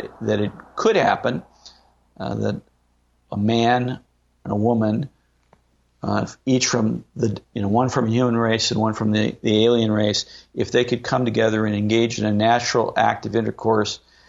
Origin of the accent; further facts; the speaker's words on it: St. Louis, Missouri, United States; really, I'm being from St. Louis, impacted me